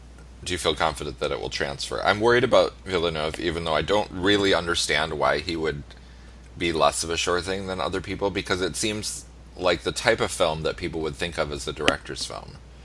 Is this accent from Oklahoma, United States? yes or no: no; Michigan, United States; Well, I'm originally from Michigan, so I count, sort of.